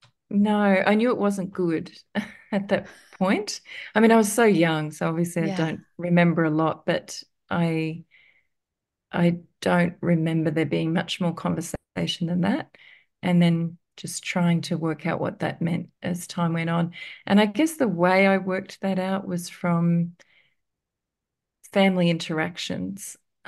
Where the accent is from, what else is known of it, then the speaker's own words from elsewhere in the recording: Queensland, Australia; born there; So I was born in Queensland, which is not going to be overly familiar to you, but which is where I live now, actually, in the same town.